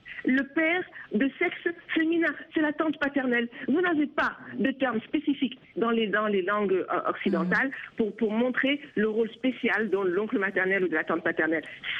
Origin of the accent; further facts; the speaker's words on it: Senegal; sachant très bien que chez moi, je dis chez moi au Sénégal, c'était la règle.